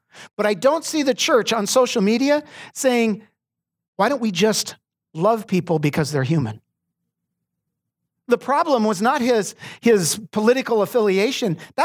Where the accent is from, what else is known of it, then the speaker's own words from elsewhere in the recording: Arizona, United States; I was born and raised in Arizona. I'm some more south than you are.